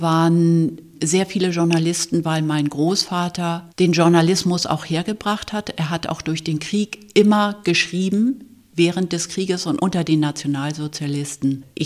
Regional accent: Hamburg, Germany; Ich bin in Hamburg aufgewachsen und zur Schule gegangen. Ich bin sowieso zwischen Hamburg und diesem Ort aufgewachsen. Es ist nur eine halbe Autostunde und ich kenne Stadt- und Landleben, aber ich bin in Hamburg zur Schule gegangen

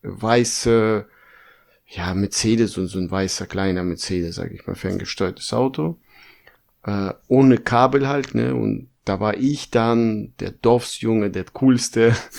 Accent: Kazakhstan; Nee, aber in Kasachstan, ja, Weihnachten war nicht so.

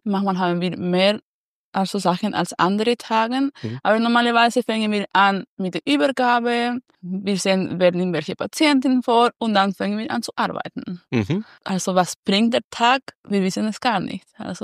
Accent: Santiago, Santiago Metropolitan Region, Chile; German is a second language; Santiago de Chile

